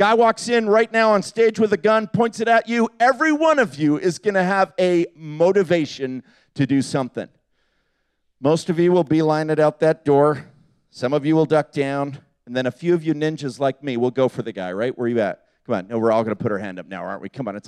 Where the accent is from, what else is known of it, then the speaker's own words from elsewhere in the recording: England, United Kingdom; moved away; I'm from England originally.